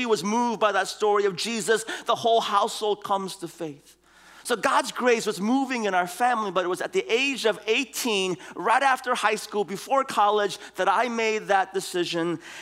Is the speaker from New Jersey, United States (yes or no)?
no; San Francisco, California, United States; moved away; We grew up in San Francisco. But I left many years ago.